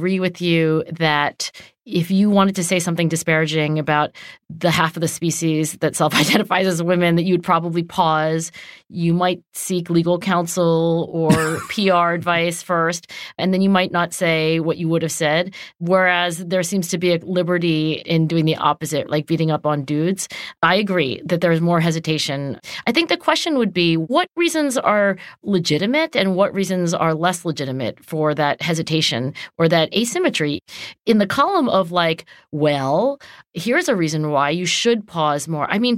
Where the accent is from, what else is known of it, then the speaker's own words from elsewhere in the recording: Cherry Hill, New Jersey, United States; there may have been misogyny in Cherry Hill, New Jersey, where I grew up, but it's